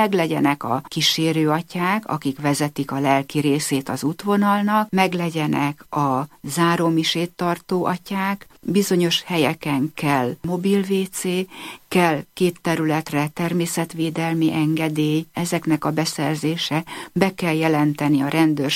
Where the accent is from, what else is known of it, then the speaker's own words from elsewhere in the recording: Hungary; mivel mi magyarok vagyunk, mindig elénekeljük a himnuszt